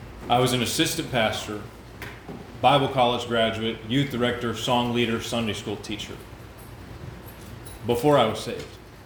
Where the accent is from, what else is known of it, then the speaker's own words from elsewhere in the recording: Texas, United States; I'm not from here. Now, don't hold this against me. I'm from Texas.